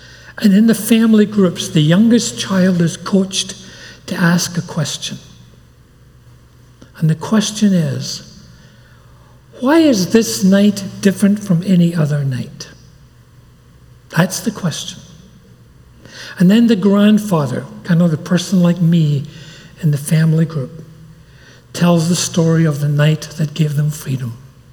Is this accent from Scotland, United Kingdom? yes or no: yes; Glasgow, Scotland, United Kingdom; Harry and I were born and raised in Scotland. And I became a Christian when I was about 16 in a Baptist church in the city of Glasgow in Scotland, where I grew up.